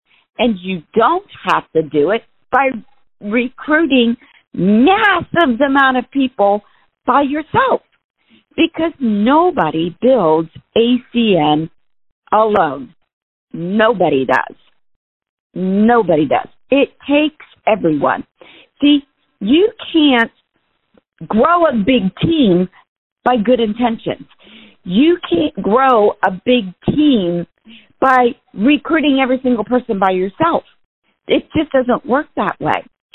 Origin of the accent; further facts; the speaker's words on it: Ohio, United States; I'm a regional vice president, and I hail from the Central Ohio area.